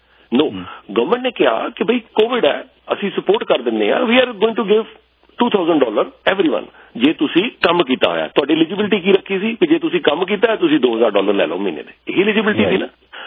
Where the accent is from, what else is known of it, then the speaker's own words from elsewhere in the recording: Punjab, India; ਅਸੀਂ ਪੰਜਾਬ ਤੋਂ ਹਾਂ, ਤੁਸੀਂ ਅਸੀਂ, ਆਪਾਂ ਸਾਰੇ ਲੋਕ ਉੱਥੇ ਖਾਂਦੇ ਪੀਂਦੇ ਘਰਾਂ ਤੋਂ ਆਏ ਹਾਂ